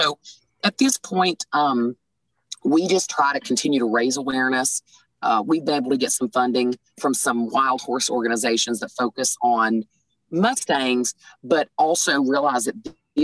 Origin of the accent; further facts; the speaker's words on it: West Virginia, United States; Well, so I am from Southern West Virginia.